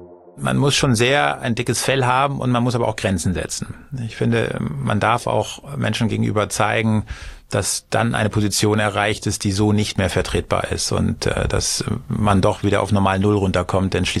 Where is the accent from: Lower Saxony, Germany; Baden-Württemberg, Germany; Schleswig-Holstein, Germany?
Schleswig-Holstein, Germany; Husum; aber dann gab es eine Kongresshalle bei uns in Husum und da habe ich Stühle, Tische geschleppt, aufgebaut, bei Veranstaltungen gearbeitet und so fing das an, ja.